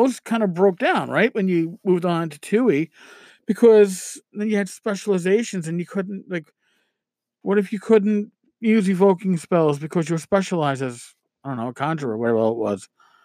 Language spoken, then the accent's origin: English; New York, United States; I'm a New Yorker.